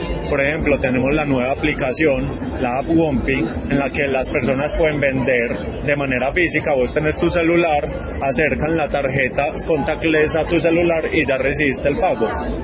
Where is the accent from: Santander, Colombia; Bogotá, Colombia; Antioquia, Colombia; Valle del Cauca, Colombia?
Antioquia, Colombia; Medellín; No soy de Nariño, ojalá, pero soy también de una tierra muy bonita, de Medellín.